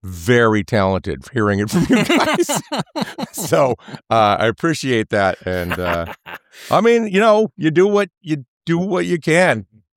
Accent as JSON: {"language": "English", "town": "Anchorage", "region": "Alaska", "country": "United States", "said": "I came from Alaska. We had terrible equipment, better than, you know, K-Rock at the time, but terrible equipment. So I was just learning to put stuff together. And you know, I came from Anchorage"}